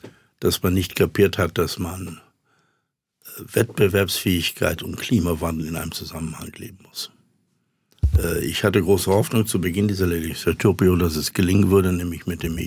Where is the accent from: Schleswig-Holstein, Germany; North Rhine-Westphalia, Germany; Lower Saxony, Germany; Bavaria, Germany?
North Rhine-Westphalia, Germany; Bielefeld; Da, wo ich herkomme, in der Gegend, wo ich geboren bin und wo ich mein ganzes Leben trotz einiger Ausflüge eigentlich gelebt habe.